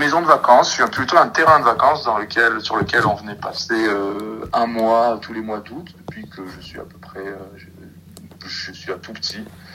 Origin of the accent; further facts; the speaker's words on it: Marseille, Provence-Alpes-Côte d'Azur, France; born there; j'ai 38 ans, je suis né à Marseille.